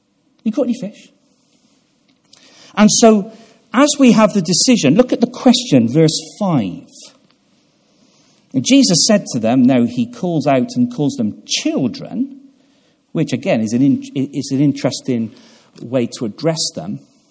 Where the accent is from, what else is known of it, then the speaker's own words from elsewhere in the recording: England, United Kingdom; Now, this as an Englishman, this is all new to me.